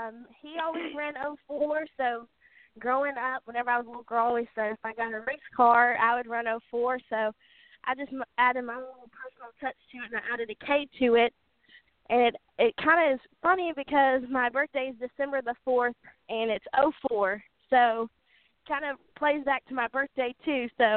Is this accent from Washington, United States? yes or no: no; Nashville, Tennessee, United States; You know, we grew up around Nashville as well, but dirt was mainly it.